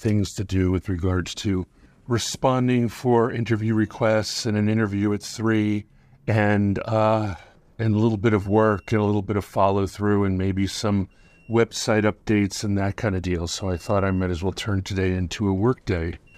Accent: Hawaii, United States; I feel like it was always a strategy growing up in Hawaii, because like I'm a foot taller than most of my friends.

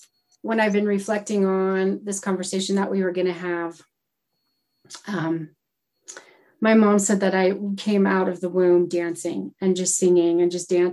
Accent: Texas, United States; Yeah, I grew up down south in Texas, and I had such a happy childhood.

